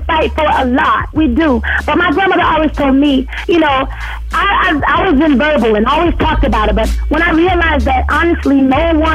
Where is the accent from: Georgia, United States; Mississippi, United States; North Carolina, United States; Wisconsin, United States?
North Carolina, United States; High Point; I'm from High Point, North Carolina. Always been same page, and I plan on staying being that same person.